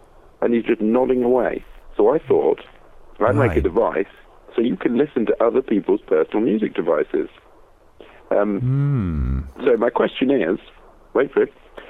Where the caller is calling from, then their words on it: Torquay, South West England, United Kingdom; I'm calling from Torquay.